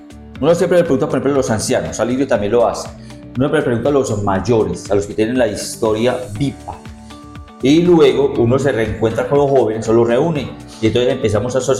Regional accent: Abejorral, Antioquia, Colombia; yo regresé a mi pueblo, a Abejorral, aquí en el suroriente de Antioquia, la tierra de los cien señores

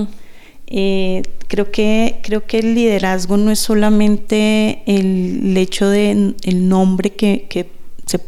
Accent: Piedecuesta, Santander, Colombia; soy de Santander. Uh-huh. Específicamente me crié en un pueblo llamado Piedecuesta, que queda muy cerca de Bucaramanga, pero pues es un pueblo bastante acogedor

